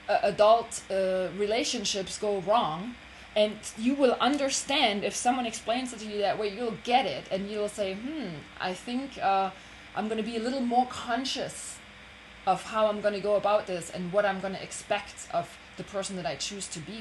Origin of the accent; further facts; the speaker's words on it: Germany; I'm from Germany. We didn't play football